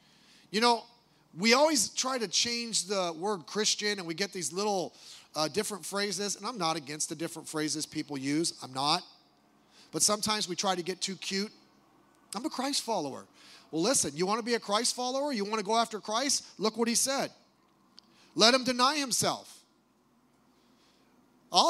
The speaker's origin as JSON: {"language": "English", "country": "United States", "tie": "born there", "said": "I was born in America."}